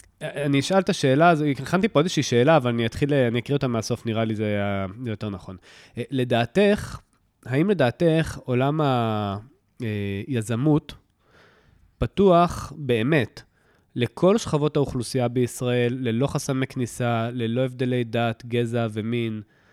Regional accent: Southern District, Israel; תראה, אני במקור מהדרום

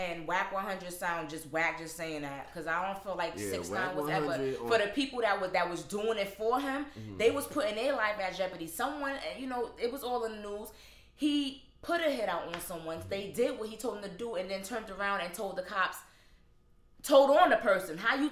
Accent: Brooklyn, New York, United States; Now, I grew up in Crown Heights, Brooklyn, Roosevelt, Long Island, on game.

